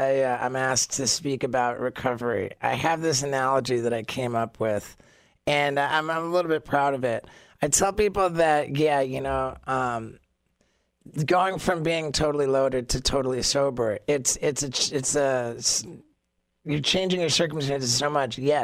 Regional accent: England, United Kingdom; born there; My mom was born in Canada, and dad was born in the States, and I was born in England.

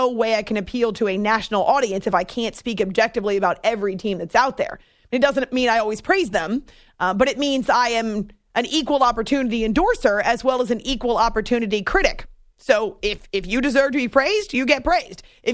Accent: New England, United States; Growing up in New England, my stepdad took us to a Patriots game at the old stadium, not Gillette Stadium

